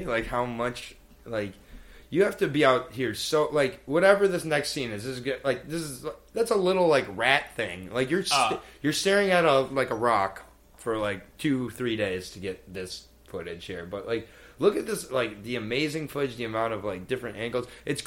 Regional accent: Michigan, United States; I've been near some. Growing up in Michigan, it's kind of amazing.

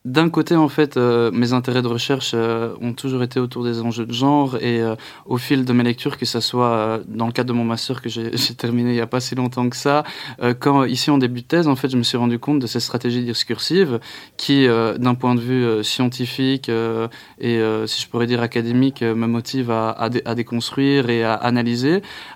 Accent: Belgium; ou aussi chez nous, en Flandre principalement, sachant qu'en Wallonie

